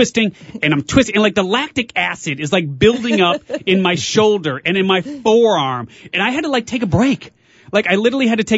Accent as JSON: {"language": "English", "town": "Chicago", "region": "Illinois", "country": "United States", "lives_now": "San Diego, United States", "said": "I'm from Chicago. So as you guys know, I came here, or maybe if you're just listening for the first time here, now you know, I just came to San Diego for the first time about a year plus ago."}